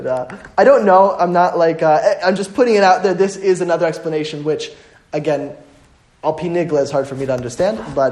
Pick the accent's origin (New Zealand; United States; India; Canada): United States; Denver, Colorado; growing up in Denver wasn't too bad.